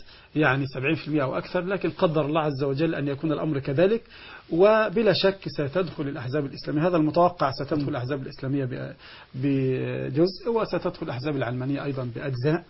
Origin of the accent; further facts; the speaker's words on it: Egypt; لأن عندنا في مصر ناس تعودوا على شيء